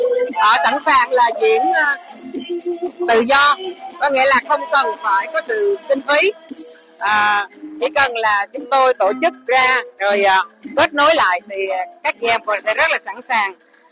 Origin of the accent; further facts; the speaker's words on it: Northern Vietnam, Vietnam; born there; do mình là sinh ngoài Bắc, thành ra là ra ngoài Bắc là cũng có nhiều đội